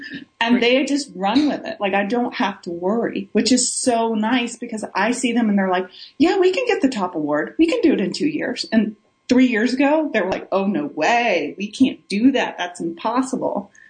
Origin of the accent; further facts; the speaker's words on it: the South, United States; I'm not from Missouri, but I'm from the South.